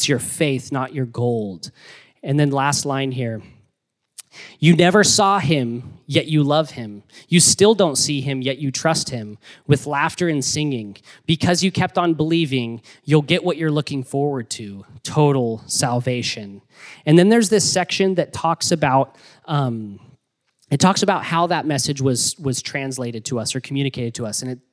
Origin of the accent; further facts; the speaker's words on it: Baker City, Oregon, United States; It's kind of hillbilly, but I'm from Baker City, so it really means a lot to me.